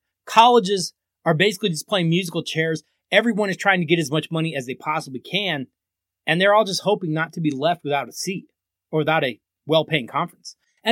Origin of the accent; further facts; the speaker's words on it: Colorado, United States; Hey, growing up in Colorado, I hated the Nebraska Cornhuskers.